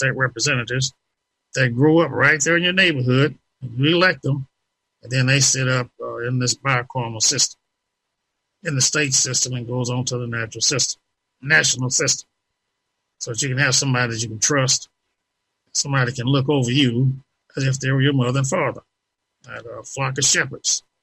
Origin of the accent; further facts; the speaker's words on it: Texas, United States; I was raised to in the Texas school system, and one thing they stress is education.